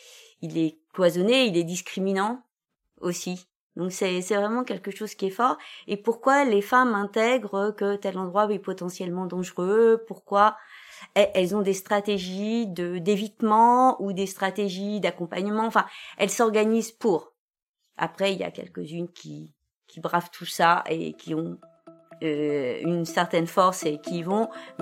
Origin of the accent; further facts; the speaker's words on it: Hauts-de-France, France; j'ai 59 ans, je suis originaire du Nord